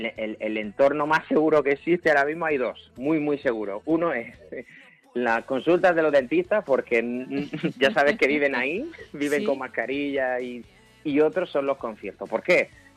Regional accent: Region of Murcia, Spain; Sí, porque es donde nací. No sé si el orden es el correcto, pero sí es donde nací, la verdad, y me gusta mucho mi tierra.

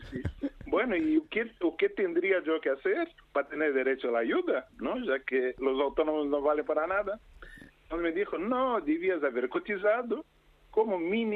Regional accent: Brazil; Spanish is a second language; now in Spain; 20 años cotizados en España, ¿no? Que yo soy de Brasil.

